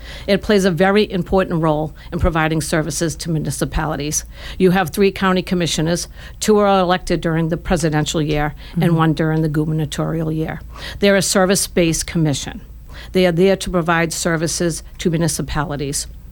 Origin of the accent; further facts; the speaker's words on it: Hanover, Massachusetts, United States; And now I'm currently serving as a member of the select board in my hometown of Hanover.